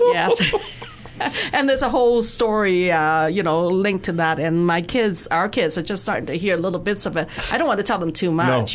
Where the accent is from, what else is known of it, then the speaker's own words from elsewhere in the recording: Canada; I think first and foremost, I'm Canadian, more so than maybe I'm Chinese